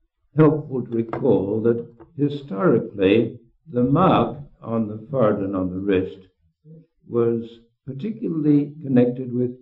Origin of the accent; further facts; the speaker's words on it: Scotland, United Kingdom; I was brought up in Scotland, and when I went to church in the catechism, I was taught that man's chief end is to glorify God and to enjoy him forever.